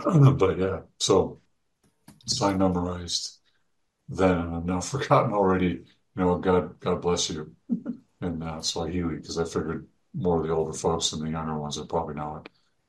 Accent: California, United States; I'm like, I came from California.

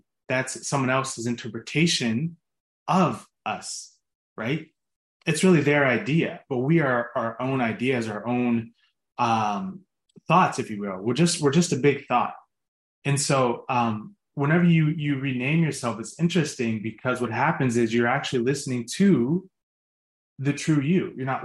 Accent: Pittsburgh, Pennsylvania, United States; I grew up in Pittsburgh. I played at Pitt before I transferred to UMass.

